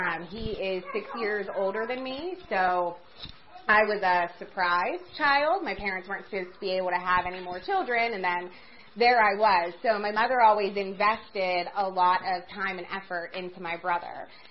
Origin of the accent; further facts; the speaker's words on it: Washington, United States; Yeah, I am from Washington. I am from the Icana area, the Interstate Crossroads area.